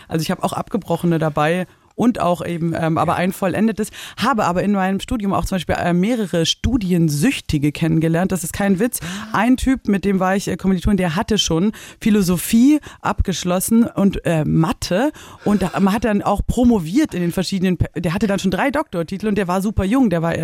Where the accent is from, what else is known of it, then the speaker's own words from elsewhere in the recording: Ulm, Baden-Württemberg, Germany; Ulm City, so Vorstadt war, das ist richtig krass.